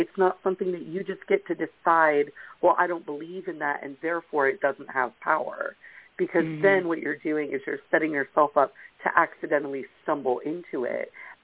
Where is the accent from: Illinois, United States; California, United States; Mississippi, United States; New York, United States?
New York, United States; I'm from New York